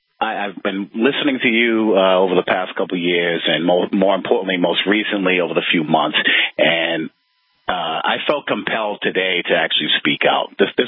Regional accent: Boston, Massachusetts, United States; I was born and raised in Boston. I'm 45 years old.

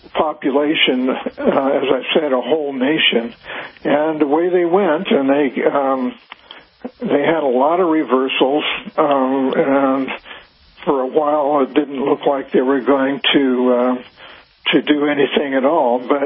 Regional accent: California, United States; And I am a Californian, and you're a Texan, and I don't know that I'm the right person for

